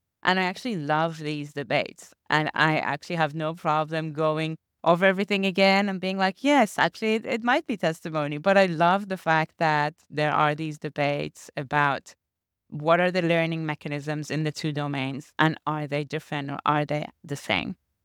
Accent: Iran; So I'm originally from Iran. And I went back, I think, one summer and then another summer.

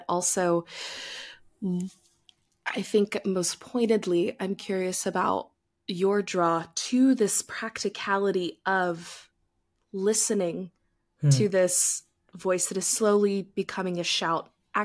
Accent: Texas, United States; And I grew up in Texas. And so the language that I was gifted was Southern Baptist Christianity.

